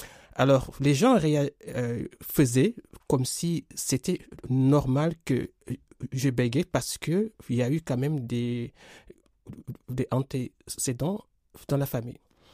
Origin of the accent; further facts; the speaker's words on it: Senegal; Comme je l'ai précisé en introduction, je viens du Sénégal.